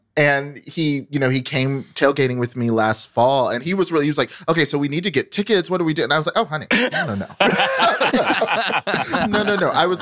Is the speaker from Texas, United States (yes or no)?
yes; Texas, United States; because I grew up in North Texas where football, is just a really important part of culture.